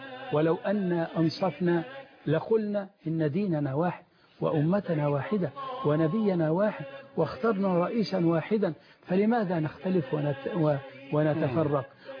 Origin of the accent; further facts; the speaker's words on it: Egypt; الناس أصبحت في بلدنا مصر في هذه الأونة متحيرة